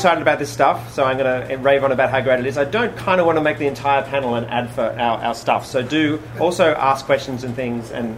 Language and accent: English; Australia; I'm from Australia, if you hadn't worked that out.